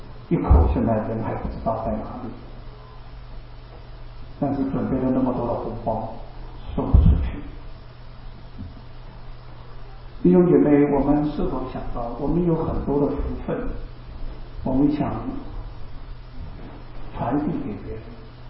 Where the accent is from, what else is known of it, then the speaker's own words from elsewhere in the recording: China; 我们中国人有两个年，一个新历年，我们还有一个农历年